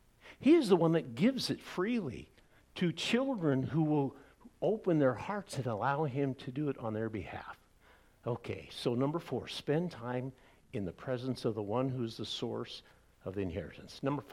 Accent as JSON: {"language": "English", "region": "Iowa", "country": "United States", "tie": "born or raised there", "said": "I grew up in Iowa, and in Iowa, there's a lot of cows."}